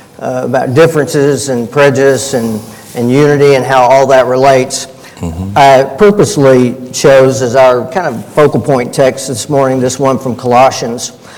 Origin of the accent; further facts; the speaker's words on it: Birmingham, Alabama, United States; I don't remember growing up in Birmingham. I don't remember seeing whites-only water fountains or seeing signs saying, you know, blacks go here, whites go here.